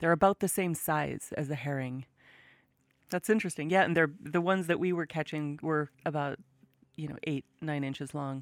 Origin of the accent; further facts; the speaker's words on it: Ambler, Alaska, United States; now in Homer, United States; they also used to live up where I grew up in Ambler in Bush, Alaska.